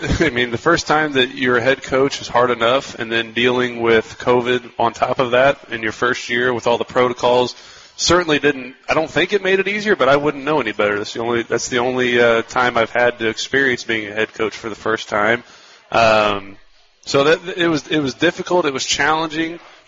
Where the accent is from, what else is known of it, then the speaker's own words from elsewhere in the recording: Newburgh, New York, United States; now in Evansville, United States; I'm from Newburgh. So I'm now living in Evansville. It's nice being close to home